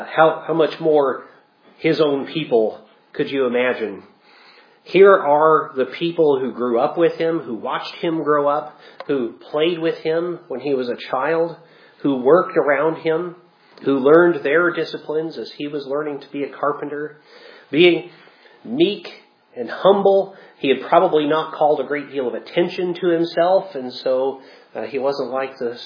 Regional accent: Sorrento, Illinois, United States; the last I knew that Sorrento, Illinois, my hometown, has about 600 people. The sign said 650 when I was growing up.

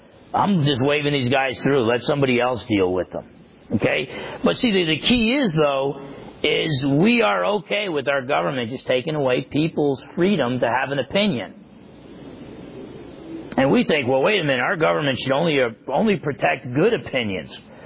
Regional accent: New Jersey, United States; I grew up in New Jersey.

